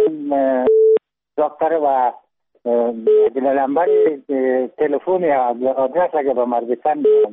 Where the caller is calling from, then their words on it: Kabul, Afghanistan; من از کابل هستم تماس میگیرم. … کابل تماس میگیرم